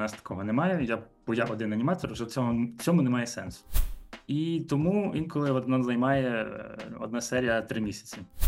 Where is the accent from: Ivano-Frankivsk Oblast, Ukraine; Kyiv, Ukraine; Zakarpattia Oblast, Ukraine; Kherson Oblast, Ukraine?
Ivano-Frankivsk Oblast, Ukraine; Ivano-Frankivsk; мені 32 роки, я з Івано-Франківська.